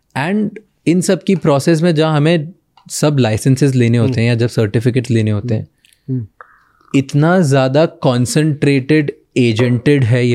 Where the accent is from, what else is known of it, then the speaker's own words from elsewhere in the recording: Indore, Madhya Pradesh, India; at least मैं इंदौर से आता हूँ